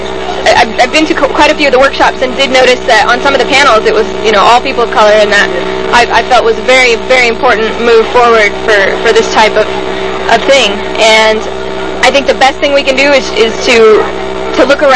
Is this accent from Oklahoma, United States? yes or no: no; San Francisco, California, United States; I'm from San Francisco, and I came all the way out to D.C.